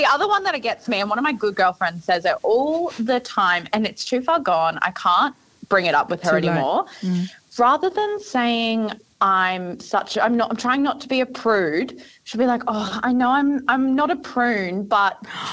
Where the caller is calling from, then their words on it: Gold Coast, Queensland, Australia; I'm phoning from the Gold Coast.